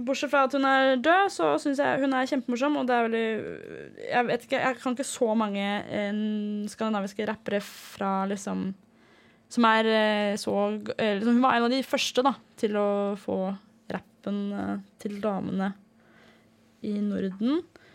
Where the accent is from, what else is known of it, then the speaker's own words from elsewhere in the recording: Denmark; born there; Norwegian is a second language; also born or lived in Norway; For jeg er født i Danmark, så flyttet jeg til Norge, jeg lærte meg norsk. Og så flyttet jeg tilbake til Danmark for å gå på videregående på en rar internatskole.